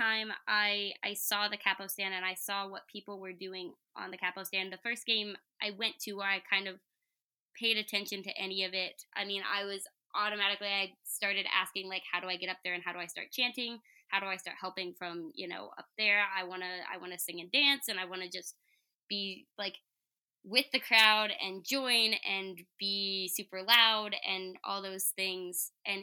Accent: Chattanooga, Tennessee, United States; So I grew up in Chattanooga. I used to go to games when I was young

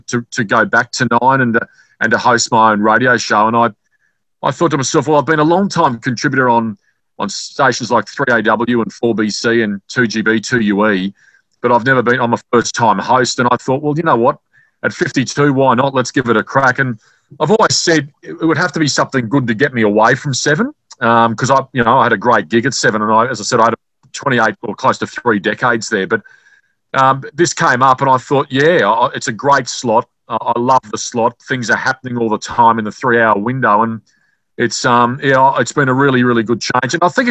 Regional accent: Gold Coast, Queensland, Australia; also born or lived in Brisbane / Sydney / Melbourne; And I was born and raised on the Gold Coast, and then I basically went to Brisbane

